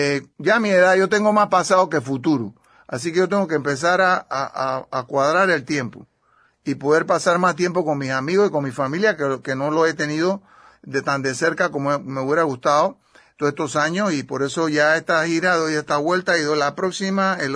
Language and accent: Spanish; Panama; moved away; yo me salí de Panamá por la dictadura en el 74. Mi familia se fue en el 73 y yo me fui en el 74.